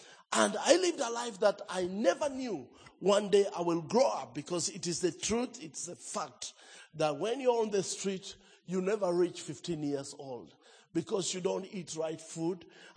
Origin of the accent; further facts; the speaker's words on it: Nakuru, Nakuru County, Kenya; born there; I was born in Kenya, in that town that I'm preaching right now called Nakuru.